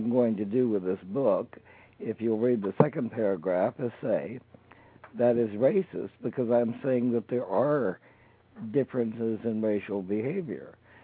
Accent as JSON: {"language": "English", "town": "Jackson", "region": "Mississippi", "country": "United States", "tie": "born or raised there", "also_born_or_lived": "Alabama", "moved": "yes", "said": "I was born in Alabama, but my family moved to Jackson, Mississippi."}